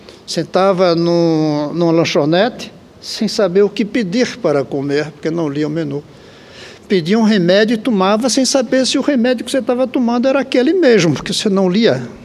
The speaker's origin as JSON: {"language": "Portuguese", "town": "Recife", "region": "Pernambuco", "country": "Brazil", "said": "Eu tinha que vir aqui como recifense daquela geração."}